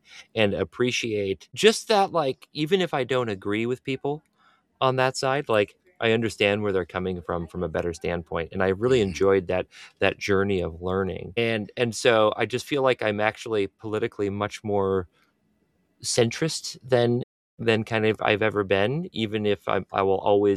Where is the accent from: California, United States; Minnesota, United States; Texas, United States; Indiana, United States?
Minnesota, United States; I come from Minnesota, went to school in Madison, left of center guy my whole life, always will be.